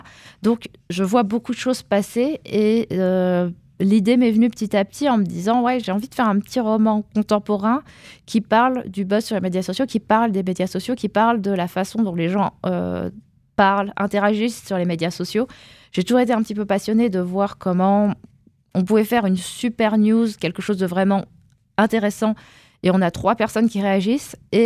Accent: Nancy, Grand Est, France; Donc je suis pour ainsi dire née dans un théâtre. J'ai grandi à Nancy pendant une trentaine d'années.

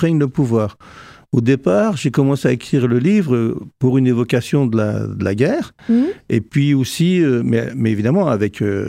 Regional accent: Seixey-aux-Forges, Grand Est, France; born there; Je suis né dans ce petit village de Lorraine.

